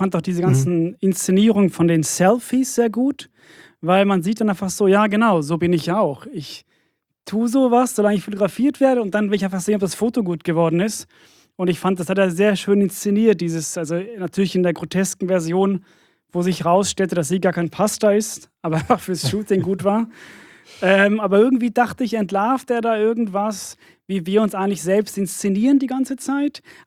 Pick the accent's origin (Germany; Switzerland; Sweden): Sweden; Ja, also ich bin in Schweden aufgewachsen, ich darf das sagen.